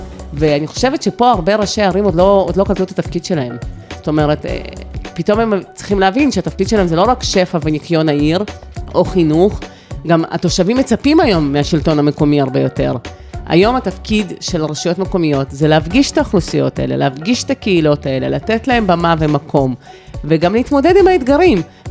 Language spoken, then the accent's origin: Hebrew; Beersheba, Southern District, Israel; also born or lived in Riga, Latvia; מרשבאית, נשואה ויש לי שני ילדים. במקור נולדתי בריגה בלטביה, ועליתי לבאר שבע, לשכונה ד' כשהייתי בת 8. עכשיו האמת עשיתי הפסקה מבאר שבע, והייתי שנתיים בפרדס חנה